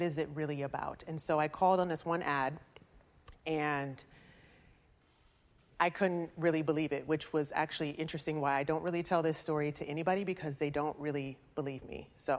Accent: Midwest, United States; I was transplanted from the Midwest, and in the Midwest, we don't have a wild child period.

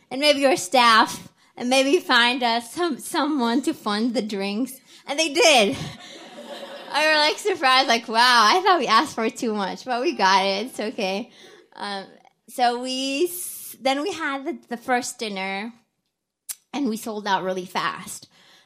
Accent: Kuwait; English is a second language; now in Wisconsin, United States; I'm from Kuwait. I moved to the US around 2010, which is like 9 years ago. I remember moving like in the middle of January to Wisconsin, a state I never heard about before

